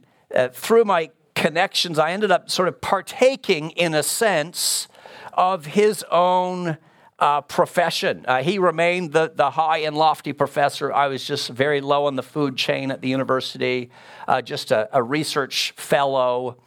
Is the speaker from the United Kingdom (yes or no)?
no; Canada; I'm in the Orthodox Presbyterian Church. I serve as a professor at RTS, and I grew up in Canada. My dad worked in a factory his whole life. Hardworking immigrant family.